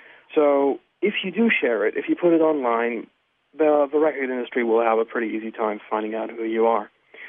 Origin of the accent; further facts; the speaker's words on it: Hamburg, Germany; Hi, Jim and Greg. … from Hamburg, and I just downloaded your new latest podcast.